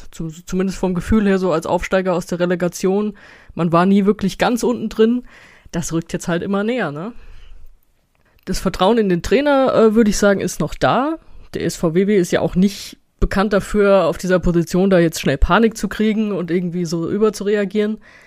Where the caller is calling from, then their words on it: Wiesbaden, Hesse, Germany; Ja, hallo aus Wiesbaden.